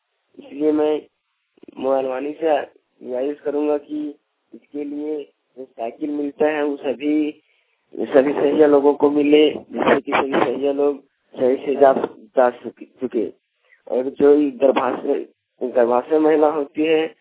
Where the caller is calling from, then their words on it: Jharkhand, India; मैं ग्राम पर्सन थाना जैंगाबाद जिला गिरिडीह से बोल रहा हूँ।